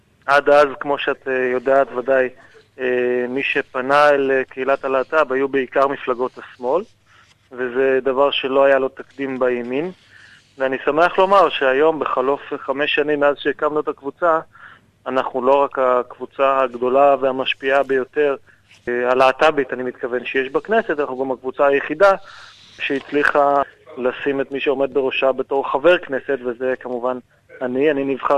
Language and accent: Hebrew; Beersheba, Southern District, Israel; born there; נולדתי בבאר שבע, כשהגעתי לגיל 18 התגייסתי כמו כולנו